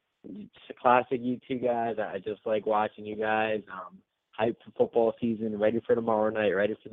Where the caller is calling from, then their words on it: Allentown, Pennsylvania, United States; from Allentown, PA.